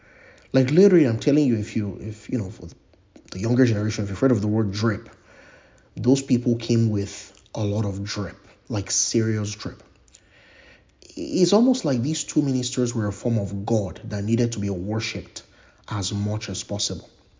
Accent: Nigeria; so many of you listening to this podcast, you know I'm Nigerian

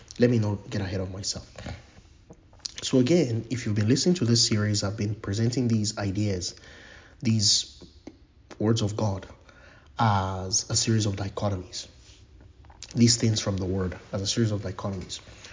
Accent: Nigeria; so many of you listening to this podcast, you know I'm Nigerian

